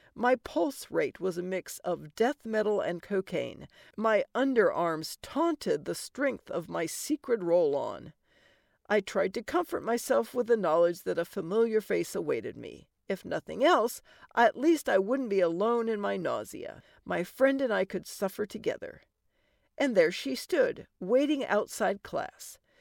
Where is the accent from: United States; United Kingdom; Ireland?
Ireland; Which, since I'm Irish, should mean I'm prone to fighting, but I've heard that really only applies if there's Guinness involved.